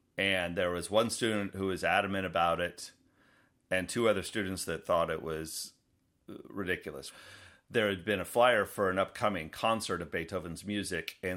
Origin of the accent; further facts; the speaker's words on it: Oklahoma, United States; I came to Stanford from Oklahoma. I arrived on campus as a freshman.